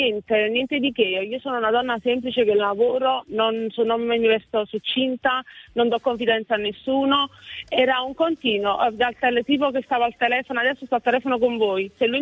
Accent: Modena, Emilia-Romagna, Italy; No, io sono di Modena

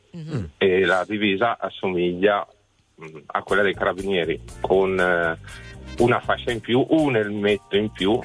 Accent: Lombardy, Italy; Sì, sono dalla provincia di Brescia.

